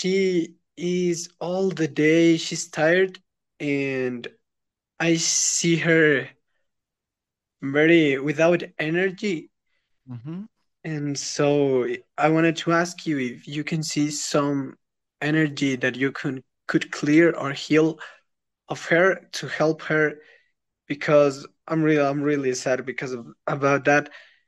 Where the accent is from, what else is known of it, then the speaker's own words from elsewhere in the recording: Ecuador; English is a second language; Yes, I'm from Ecuador.